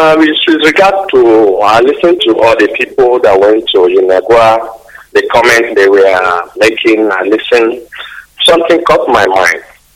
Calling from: Ghana; from Snapple. I'm calling from Ghana.

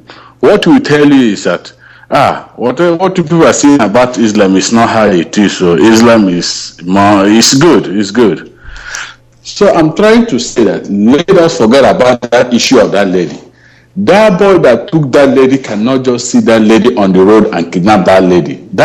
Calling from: Dallas, Texas, United States; I'm calling from Dallas, Texas, United States.

